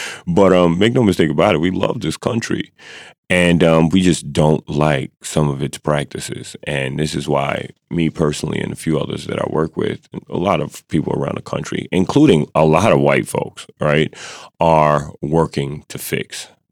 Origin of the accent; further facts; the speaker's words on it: United States; So when I said I'm an American and people cheered, it was like, yes.